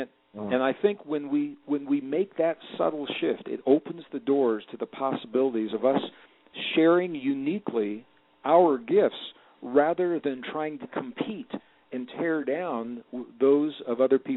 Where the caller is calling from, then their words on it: Santa Fe, New Mexico, United States; I'm calling you from Santa Fe, New Mexico today.